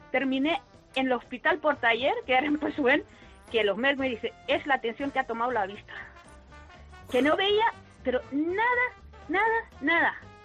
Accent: Cape Verde; moved away; yo soy de Cabo Verde, llegué aquí, tenía que dejar mis dos hijos en Cabo Verde

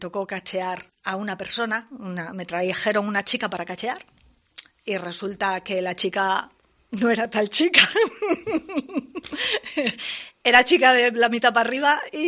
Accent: Madrid, Community of Madrid, Spain; Yo vengo de Madrid.

